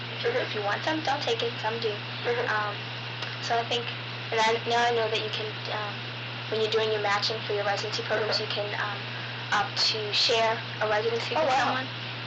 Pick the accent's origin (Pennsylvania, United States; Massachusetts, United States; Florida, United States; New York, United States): Massachusetts, United States; Boston; I'm from Boston, and I did my undergrad work at Spelman.